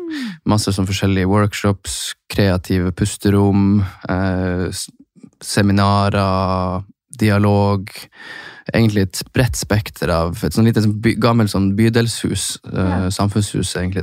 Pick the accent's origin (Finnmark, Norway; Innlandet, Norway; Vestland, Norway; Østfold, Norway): Finnmark, Norway; Hammerfest; Jeg jo da en veldig enkel gutt fra Finnmark. Født og oppvokst I Hammerfest, som verdens nordligste by.